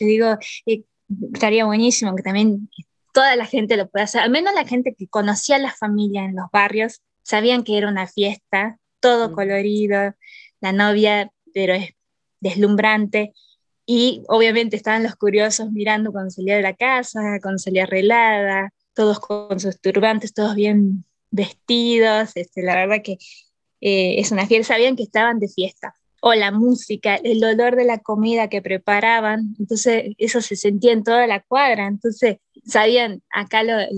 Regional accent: Salta, Argentina; now in United States; yo soy de Salta capital y ahora estoy viviendo en Carolina del Norte, en Estados Unidos.

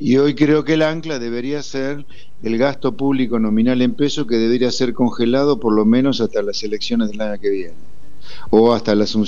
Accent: Argentina; me hago como argentino

